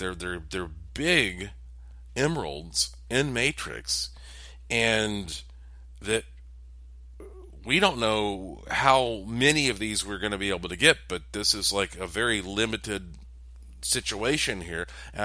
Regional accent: North Carolina, United States; my home state of North Carolina is where some of the most beautiful emeralds in the world are mined.

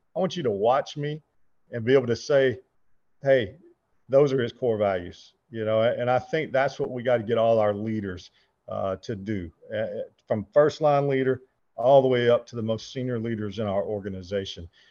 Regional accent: Alabama, United States; Of course, I'm from Alabama, so you know, I would say college football is my all-time favorite. But being from Alabama, we didn't have many pro teams, you know.

